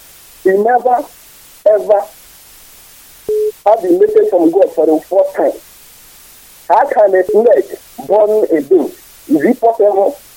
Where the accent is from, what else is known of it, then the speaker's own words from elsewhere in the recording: Imo, Nigeria; I am from Imo State.